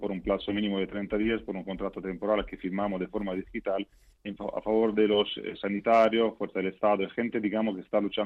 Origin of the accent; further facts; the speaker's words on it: Italy; Spanish is a second language; moved away as an adult; now in Madrid, Spain; soy italiano. Llevo en España desde el año 97 y estoy afincado en Madrid.